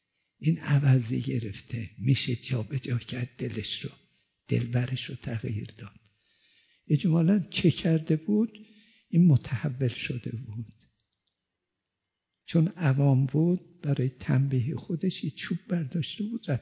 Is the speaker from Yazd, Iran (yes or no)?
no; Abhar, Zanjan Province, Iran; سال 42 آمدم قم با آی مصباح آشنا شدم، ایشون گفت کجایی هستی؟ گفتم اوهری.